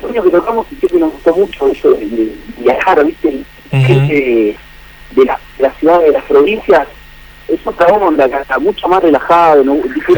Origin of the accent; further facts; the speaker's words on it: Paso del Rey, Buenos Aires Province, Argentina; nosotros en realidad somos del oeste, ¿viste? Somos de Paso del Rey, Moreno, es ahí al oeste de Buenos Aires.